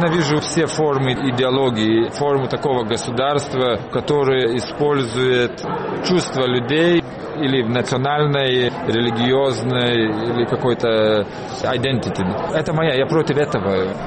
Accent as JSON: {"language": "Russian", "country": "Lithuania", "said": "Потому что я сам из Литвы."}